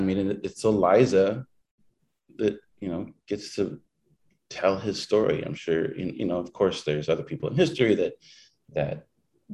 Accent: Los Angeles, California, United States; Los Angeles.

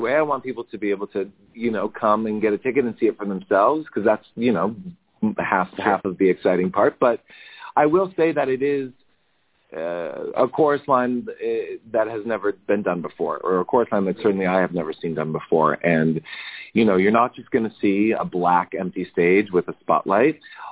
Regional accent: Boston, Massachusetts, United States; also born or lived in Cincinnati, United States / New York, United States; I grew up in North Boston, went to college in Cincinnati for Cincinnati Conservatory, moved to New York

